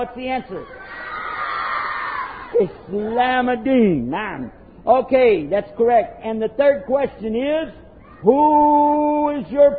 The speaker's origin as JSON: {"language": "English", "region": "Texas", "country": "United States", "said": "I'm from United States. Actually, I'm from Texas. Anybody know Texas?"}